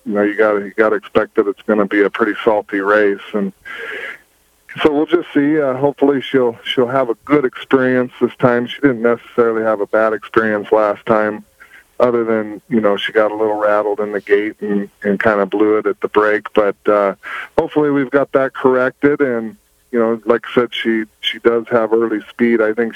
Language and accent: English; Pacific Northwest, United States; Yeah, I mean, we're from the Northwest. It's their premier race of the year, and growing up as a kid, it's a race that, you know, you always want to try